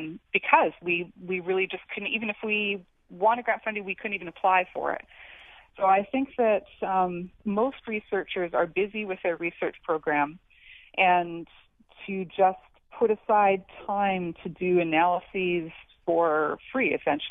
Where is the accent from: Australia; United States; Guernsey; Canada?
Canada; I immigrated here, I'm Canadian, I immigrated here 18 years ago